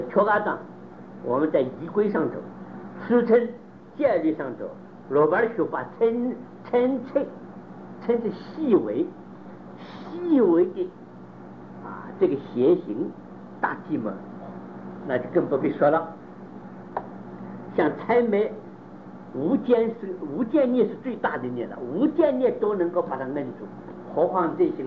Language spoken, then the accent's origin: Chinese; Taiwan; 在我们台湾的这个政治行政能力就差这一点